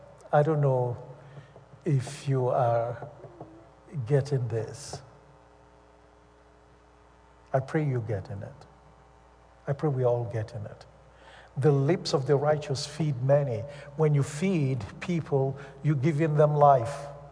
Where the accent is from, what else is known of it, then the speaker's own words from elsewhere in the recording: Canada; now in United States; I'm not an American. I'm Canadian, but I listen to American news too.